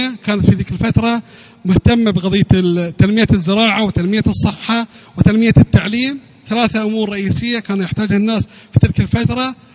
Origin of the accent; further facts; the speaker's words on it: Al-Ahsa, Eastern Province, Saudi Arabia; عندنا في الأحساء 17 جمعية خيرية تصنف كجمعيات بر